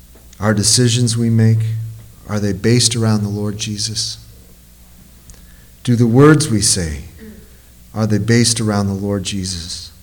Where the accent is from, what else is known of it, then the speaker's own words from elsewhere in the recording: Aurora, Illinois, United States; Now, I'm from Illinois, and it's nothing but farmland and corn once you get past a certain point. You know, back where I lived, I mean, Randall Road in Aurora, Illinois, was like the end of the world.